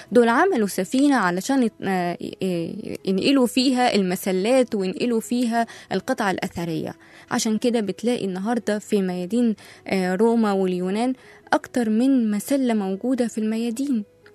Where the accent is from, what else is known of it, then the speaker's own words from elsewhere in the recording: Egypt; إحنا بقى كمصريين بنعمل إيه؟